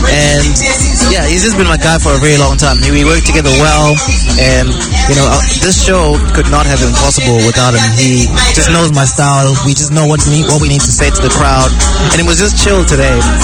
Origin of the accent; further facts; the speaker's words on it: Redcliffe, Midlands, Zimbabwe; now in Wellington, New Zealand; I'm from Zimbabwe. Redcliffe, born and raised. Well, Cherubi born, Redcliffe raised.